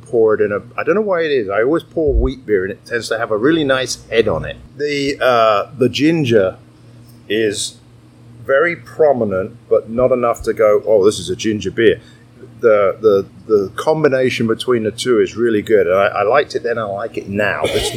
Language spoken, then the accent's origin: English; England, United Kingdom; see, I'm English.